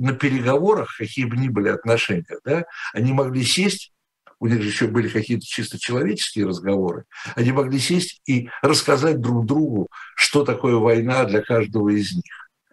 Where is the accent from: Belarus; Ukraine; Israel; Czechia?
Ukraine; born there; also born or lived in Russia; Я хоть и родился на Украине, в Украине, извините, я не могу никак от этого отрешиться. Хоть я родился в Украине, но я украинский язык не знаю. У меня вот отец хорошо знал украинский язык, он украинскую школу заканчивал, а я нет. Я заканчивал, учился уже не в Украине, а в России.